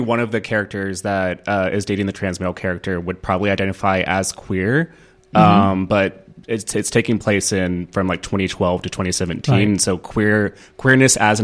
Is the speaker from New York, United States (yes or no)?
no; Texas, United States; because the way I was raised in East Texas, it was hard enough